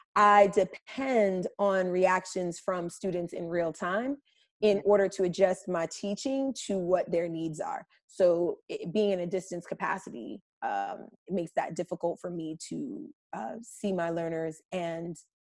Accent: New Jersey, United States; I'm from New Jersey originally.

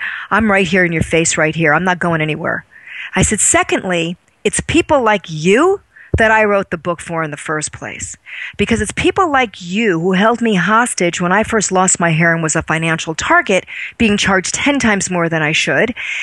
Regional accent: New York, United States; And I'm from New York.

